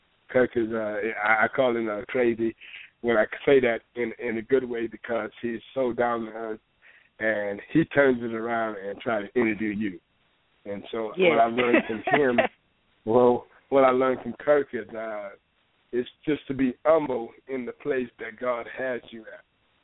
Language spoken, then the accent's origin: English; Gonzales, Louisiana, United States; Yes, I was born and raised in Gonzales, a little small town called Gonzales, Louisiana.